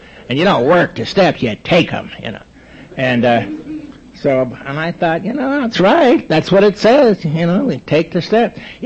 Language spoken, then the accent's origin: English; California, United States; And I am from California, and I'm from the Pacific Group in Los Angeles, West L.A.